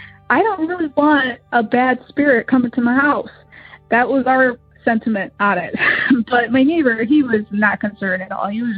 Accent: Illinois, United States; I am from Illinois.

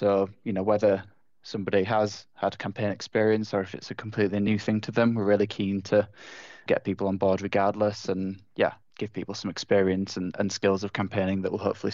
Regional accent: Yorkshire and the Humber, United Kingdom; I'm biased, but speaking as a Yorkshireman, because obviously it's the best county in the country.

